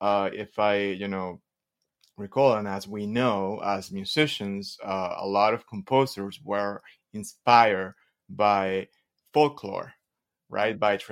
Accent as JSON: {"language": "English", "country": "Venezuela", "tie": "born or raised there", "second_language": "English", "said": "So I am originally from Venezuela. I grew up in Venezuela"}